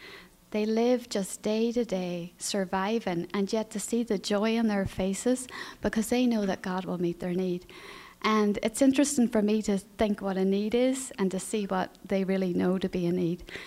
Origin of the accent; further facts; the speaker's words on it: Northern Ireland, United Kingdom; And as Pastor Ron mentioned, I grew up in Northern Ireland.